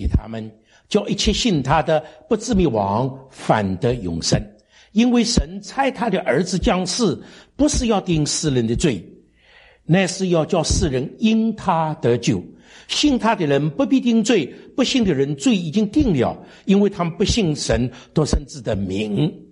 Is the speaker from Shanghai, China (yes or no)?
yes; Shanghai, China; 但是我们上海人讲说世界上有两个好人